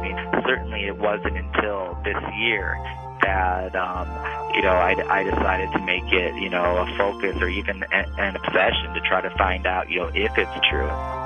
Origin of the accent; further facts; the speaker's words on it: United States; I'm CEO of Disaster TV. I'm an American.